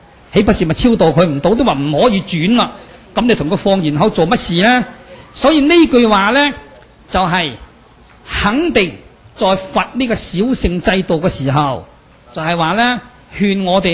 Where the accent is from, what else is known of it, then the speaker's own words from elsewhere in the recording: Guangdong, China; 就絕對唔能夠似我哋廣東話傳位得咁正噶啦